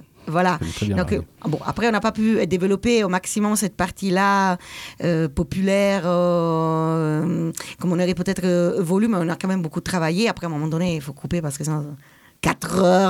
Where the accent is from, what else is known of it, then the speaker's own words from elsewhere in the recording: Italy; Donc moi, je suis italienne, j'aime beaucoup le langage, enfin la langue.